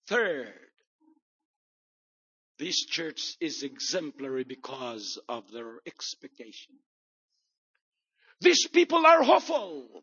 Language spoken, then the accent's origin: English; Philippines; English is a second language; moved away; I came from the Philippines.